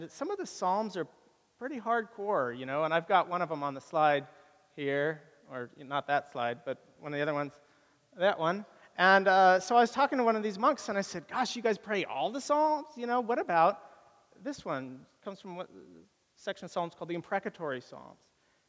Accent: San Diego, California, United States; Not really, I'm from San Diego, and it's not really LA.

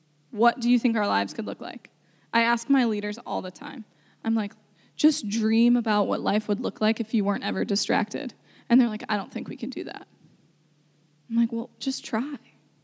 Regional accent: Cleveland, Ohio, United States; I am from Cleveland, people.

